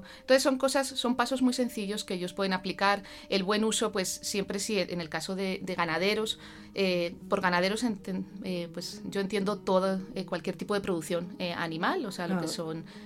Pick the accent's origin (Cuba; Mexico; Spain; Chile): Spain; Madrid, Community of Madrid; now in Colombia; yo soy española, yo soy de Madrid. Yo me formé tanto mi pregrado como mi posgrado en la Universidad Complutense de Madrid.